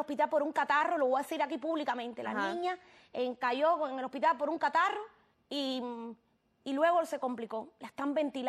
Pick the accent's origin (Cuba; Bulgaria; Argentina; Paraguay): Cuba; una guajira de Cuba, una mujer de Cuba, que me tocó vivir muchas cosas también allá en Cuba. Muchachos, yo viví una pila de años en Cuba, yo viví como 25 años en Cuba.